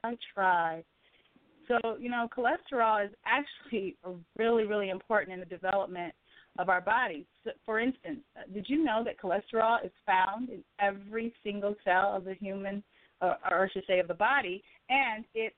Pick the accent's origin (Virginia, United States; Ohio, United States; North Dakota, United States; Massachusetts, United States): Ohio, United States; And I'm from the Ohio area